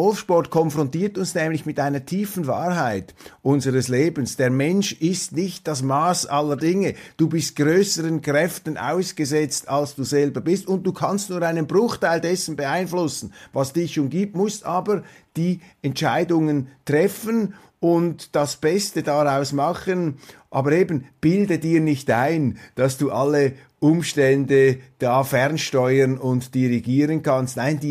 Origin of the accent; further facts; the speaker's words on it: Switzerland; Wir können als Schweizer nicht bei der Schweiz stehen bleiben, sonst verarmen wir.